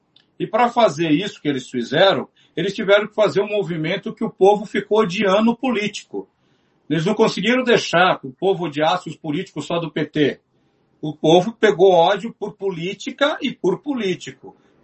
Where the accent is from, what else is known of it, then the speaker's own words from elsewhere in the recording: São Paulo, Brazil; born there; do Sapopemba, que é o bairro que eu nasci aqui em São Paulo, hoje não moro mais